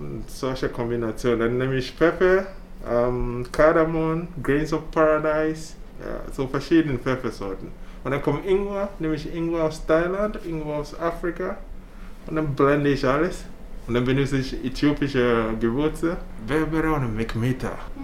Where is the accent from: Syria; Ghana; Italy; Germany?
Ghana; German is a second language; Sozusagen bin ich in Schokolade geboren, weil mein Vater war ein Production Manager in einer großen Schokoladefabrik in Ghana. Und ich als Junge habe ich in der Fabrik gespielt. Und ja, so bin ich in der Fabrik groß geworden.